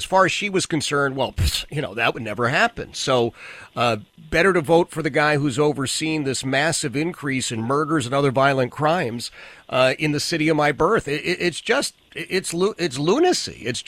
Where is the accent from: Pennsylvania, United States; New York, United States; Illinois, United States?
Pennsylvania, United States; Philadelphia; Absolutely love WPHD in my hometown of Philadelphia.